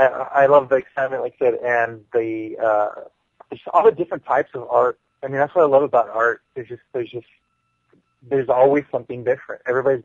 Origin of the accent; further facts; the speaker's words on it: Los Angeles, California, United States; It's in my hometown of Los Angeles